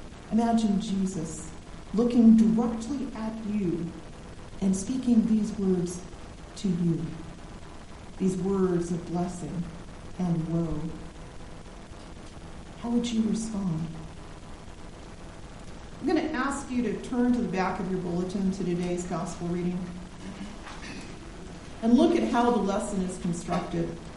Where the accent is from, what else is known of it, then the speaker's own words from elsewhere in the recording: the South, United States; Now, I grew up in the South, where the phrase, bless your heart, has an abundance of meanings.